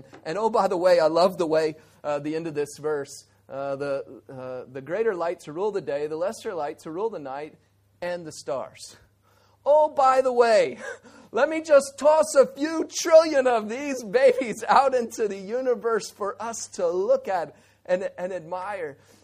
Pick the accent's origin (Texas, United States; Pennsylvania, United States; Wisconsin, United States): Texas, United States; Houston; now in Hong Kong; You know, we grew up in Houston, Texas.